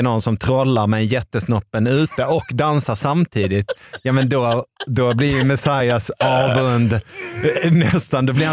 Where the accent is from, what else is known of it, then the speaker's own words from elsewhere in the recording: Arvika, Värmland, Sweden; Jag är från Arvika.